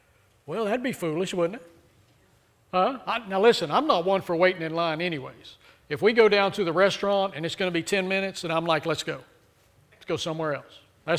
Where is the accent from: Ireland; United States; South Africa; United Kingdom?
United States; Austin, Texas; so I grew up in a small town. But prior to that, I grew up in the city of Austin. And so we grew up in South Austin, busy community. And so in South Austin, we lived in a neighborhood cram-packed full of houses on top of each other.